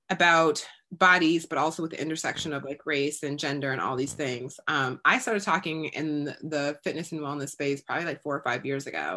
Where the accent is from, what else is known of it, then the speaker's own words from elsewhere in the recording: Midwest, United States; now in Brooklyn, United States; I'm from the Midwest. I live in Brooklyn now, but I'm from the Midwest.